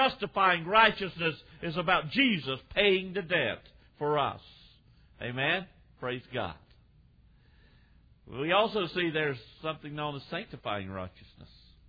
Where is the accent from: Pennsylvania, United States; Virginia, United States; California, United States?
Virginia, United States; I was raised in the South, and I was around a lot of the problems with blacks and whites growing up.